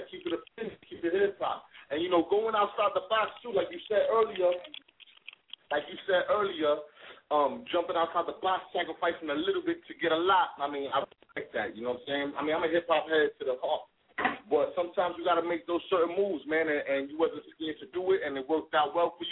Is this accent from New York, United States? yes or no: yes; Bronx, New York, United States; I'm a hip hop kid to the heart, man. Boogie Down Bronx. I'm from Cedar Park.